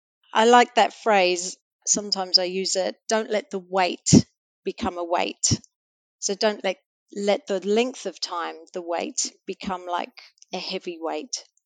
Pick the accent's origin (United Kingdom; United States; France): United Kingdom; England; moved away as an adult; now in Auckland, New Zealand; I'm originally from a small village in the UK, hence my accent. And I've travelled the world mainly on mission trips.